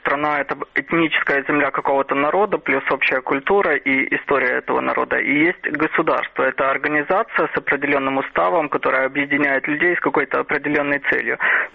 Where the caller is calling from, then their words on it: Odesa, Odesa Oblast, Ukraine; Здравствуйте